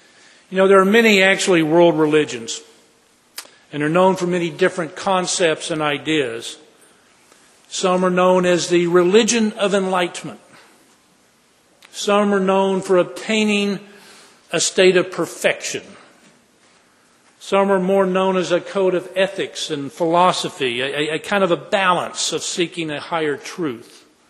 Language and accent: English; Texas, United States; A lot of my relatives when I grew up in West Texas were very dour and sour about religion.